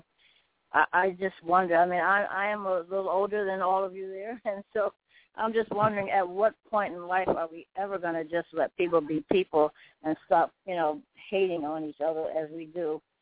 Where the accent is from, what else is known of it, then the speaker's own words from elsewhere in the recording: New York City, New York, United States; I was raised in the Bronx in New York, and I was kind of out there.